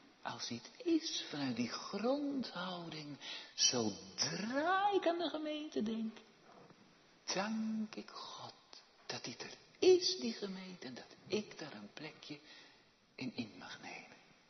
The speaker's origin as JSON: {"language": "Dutch", "town": "Waarder", "region": "South Holland", "country": "Netherlands", "tie": "born or raised there", "said": "Dat ik in een gemeente waar ik ben opgegroeid en opgevoed."}